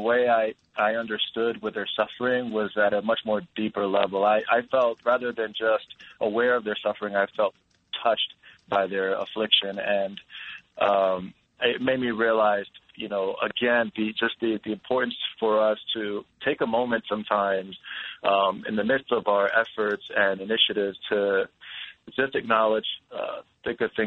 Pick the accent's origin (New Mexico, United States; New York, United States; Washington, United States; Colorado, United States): New York, United States; New York City; because I'm a Latino who was born and raised in New York City, where I got to see that in my own community with my parents. I mean, I spoke Spanish since I can remember